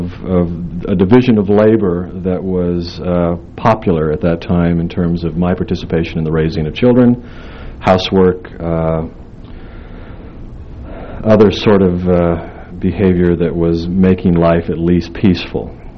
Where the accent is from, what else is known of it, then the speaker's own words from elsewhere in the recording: Utah, United States; In fact, the idea of a good boy growing up in Utah to me was associated with sort of these gentle sort of expressions of manhood.